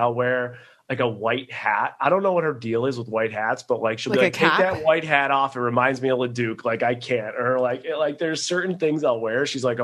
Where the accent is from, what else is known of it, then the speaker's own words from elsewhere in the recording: Buffalo, New York, United States; Well, I grew up in Buffalo, right? So I could throw a football and I would be into Ontario.